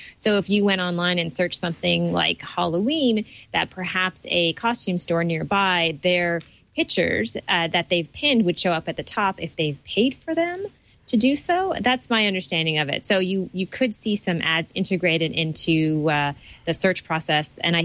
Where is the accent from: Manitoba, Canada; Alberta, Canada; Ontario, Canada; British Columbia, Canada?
Ontario, Canada; Toronto; from Toronto, Ontario, Canada.